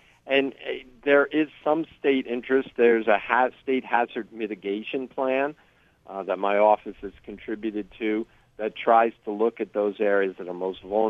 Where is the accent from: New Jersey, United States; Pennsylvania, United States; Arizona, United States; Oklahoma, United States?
New Jersey, United States; Well, I grew up in Bergen County, so I'm a Jersey resident from day one. So I was born and raised on the hurricanes and snowstorms and heat waves and floods of the state.